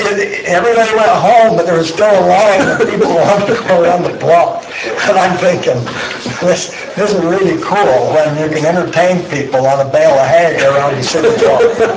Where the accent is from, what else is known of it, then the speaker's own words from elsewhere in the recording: Salem, Utah, United States; also born or lived in Spanish Fork; And I come from Utah County 35 years ago. And when I grew up in Salem, my pheasant hunting ground, I actually grew up in Spanish and moved to Salem